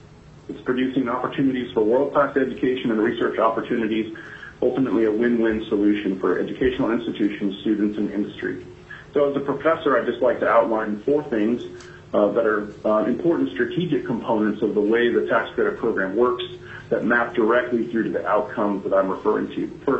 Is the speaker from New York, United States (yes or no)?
no; Homer, Alaska, United States; I'm an Alaska resident. I was born and raised in Homer